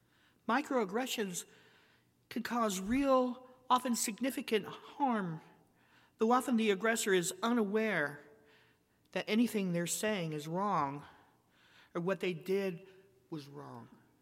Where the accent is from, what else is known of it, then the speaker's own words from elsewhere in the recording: Tennessee, United States; born there; And I was born in Tennessee, one of the only three states that still refuse to change birth certificates.